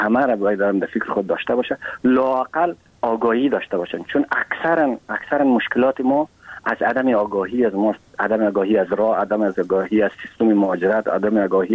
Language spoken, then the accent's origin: Persian; Afghanistan; و به عنوان یک افغان و یک مهاجر افغان